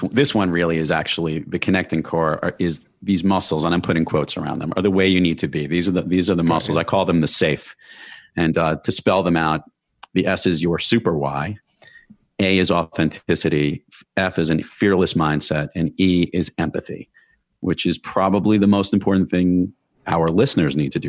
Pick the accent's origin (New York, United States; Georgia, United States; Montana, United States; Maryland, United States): New York, United States; Rockaway Beach; also born or lived in Brooklyn; now in Westchester, United States; And I've lived in New York my whole life. It's actually really interesting. I grew up in Rockaway Beach, Queens. I was born in Brooklyn, grew up in Rockaway Beach, Queens.